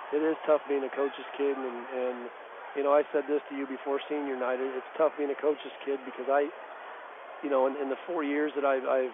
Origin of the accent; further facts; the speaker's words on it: Knoxville, Illinois, United States; I remember growing up in Knoxville, and WGIL used to do all of our games